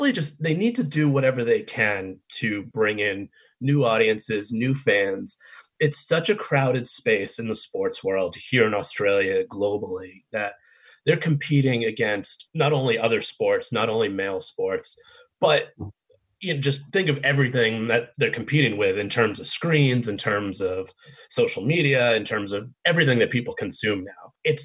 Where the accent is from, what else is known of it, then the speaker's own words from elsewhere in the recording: Boston, Massachusetts, United States; I grew up, you know, in the Boston, U.S. area, and I grew up rooting for, born and raised in Boston, diehard Boston, all four sports